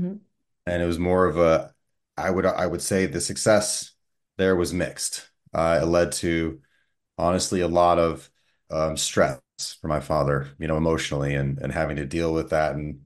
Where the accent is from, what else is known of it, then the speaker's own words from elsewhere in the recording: Montana, United States; So I grew up in Montana and I saw both styles of care growing up.